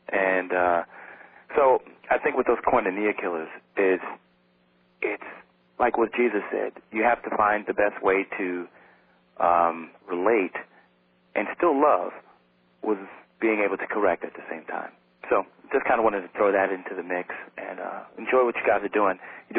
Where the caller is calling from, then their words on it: South Bend, Indiana, United States; I'm calling from South Bend, Indiana.